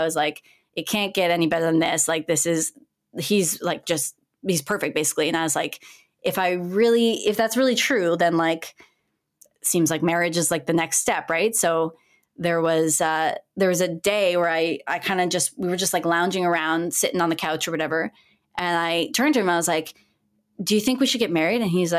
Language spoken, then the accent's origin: English; Ontario, Canada; now in Montreal, Canada; I was 21 and he was 22 at the time. And, you know, we're born after 2000 and we're from Ontario. And now that we've moved to Montreal